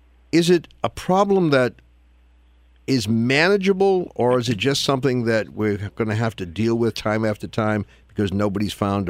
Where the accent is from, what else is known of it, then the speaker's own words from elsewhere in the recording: Massachusetts, United States; And I should mention, Reverend, that Speaker is from Massachusetts, my home state.